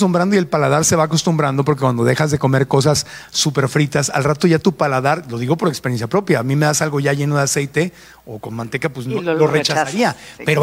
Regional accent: Mexico; una de las grandes oportunidades que tenemos como mexicanos es ir aprendiendo estas cosas

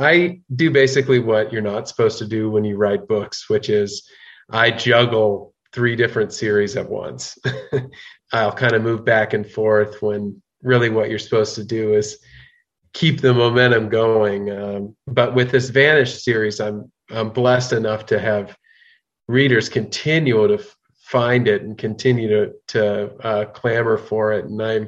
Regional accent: Colorado, United States; And I grew up in Colorado, and New Mexico is a very close place to my heart

